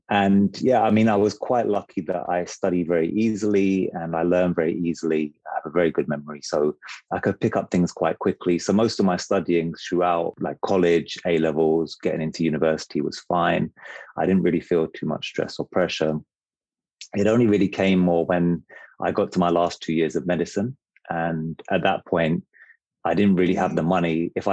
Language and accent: English; London, United Kingdom; I was brought up in London, in South London, and just lived with my mum and my three siblings.